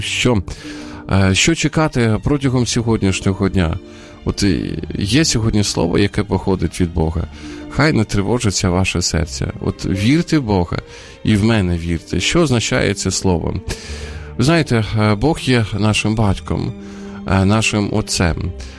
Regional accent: Sumy, Sumy Oblast, Ukraine; Теж тривожуся за, наприклад, за моє рідне місто, за Суми.

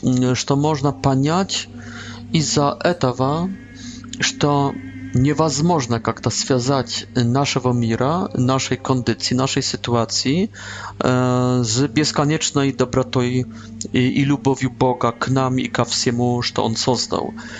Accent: Poland; Russian is a second language; Я францисканец капуцин, родом из Польши.

